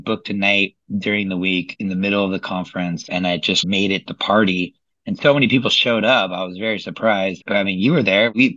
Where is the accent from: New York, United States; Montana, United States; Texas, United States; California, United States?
California, United States; And I'm from the San Francisco Bay Area.